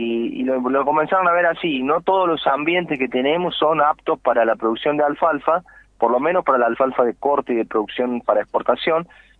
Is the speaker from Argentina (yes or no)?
yes; Argentina